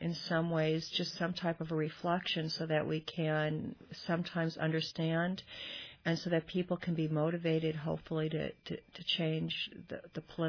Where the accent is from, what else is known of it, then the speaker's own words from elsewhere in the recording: Chicago, Illinois, United States; I came from Chicago.